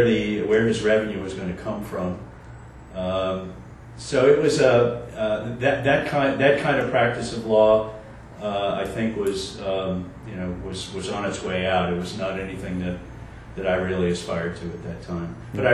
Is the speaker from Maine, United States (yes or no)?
no; Newton, Massachusetts, United States; also born or lived in Cambridge / Boston; I was born in Cambridge, Mass. And grew up, first 8 years of my life, I lived in a section of Boston called Brighton, Mass. And then we moved to Newton, Mass, where I continued to mature and went to Newton High School